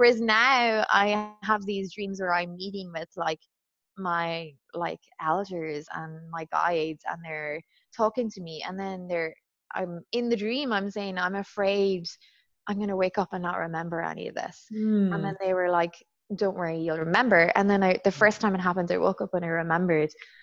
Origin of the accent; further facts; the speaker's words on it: Ireland; as a Catholic girl growing up in Ireland, that was God.